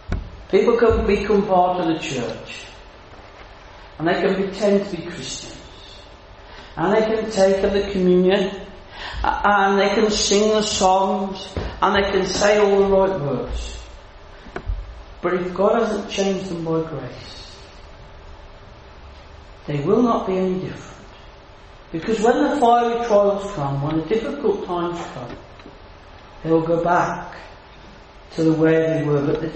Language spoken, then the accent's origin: English; Coventry, West Midlands, United Kingdom; born there; all that matters is not that I was born in Coventry, that I am British.